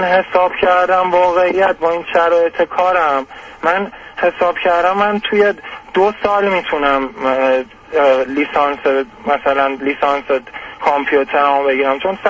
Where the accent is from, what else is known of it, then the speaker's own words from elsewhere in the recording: Iran; من حتی لیسانس اصلا مثلا بدون مدرک از ایرانم خارج شم